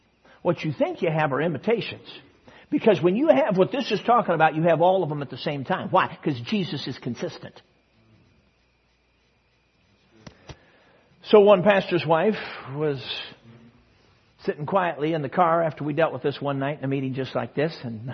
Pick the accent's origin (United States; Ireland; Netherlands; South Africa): United States; Chicago, Illinois; Now, I grew up in Chicago. Several years in the inner city. And then out in the suburbs.